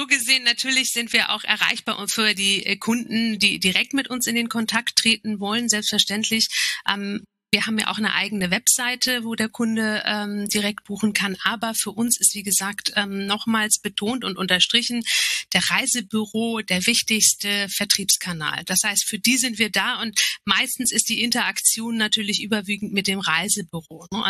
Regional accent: Turkey; als Türkin

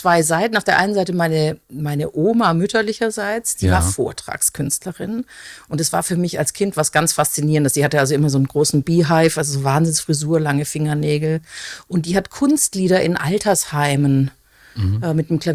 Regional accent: Konstanz, Baden-Württemberg, Germany; ich bin ursprünglich aus Konstanz und mein Vater kommt aus England, aus Liverpool, kein

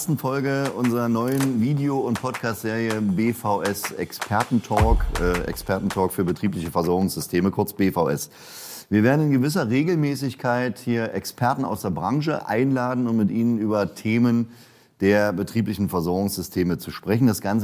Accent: Brandenburg, Germany; Ich bin ja auch Brandenburger

